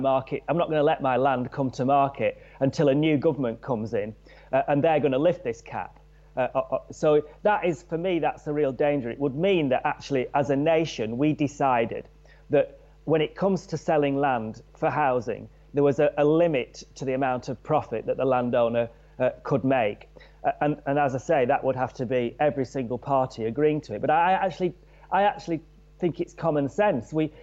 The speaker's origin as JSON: {"language": "English", "town": "Blackburn", "region": "North West England", "country": "United Kingdom", "tie": "born or raised there", "said": "And when I grew up in Blackburn, the main thing that you went into town for was to watch a band or go dancing or to meet a girl, to meet your friends, have a pie"}